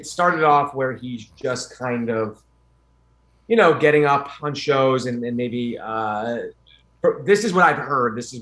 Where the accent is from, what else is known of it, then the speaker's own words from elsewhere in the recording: New York, United States; Westchester, New York.